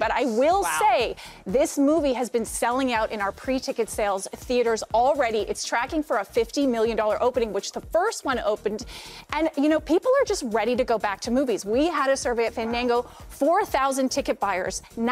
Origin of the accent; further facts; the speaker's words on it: Canada; I'm Canadian.